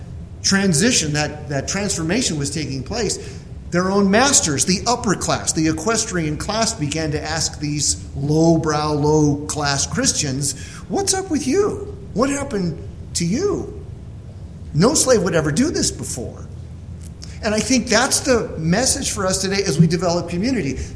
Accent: California, United States; I grew up in California in the late 1960s and 70s.

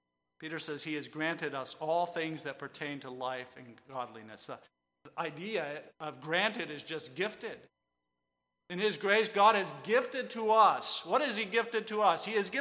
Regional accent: DR Congo; born or raised there

